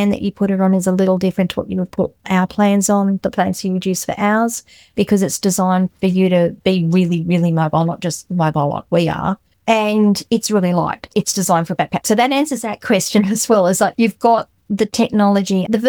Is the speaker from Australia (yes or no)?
yes; Australia; I'm an Australian.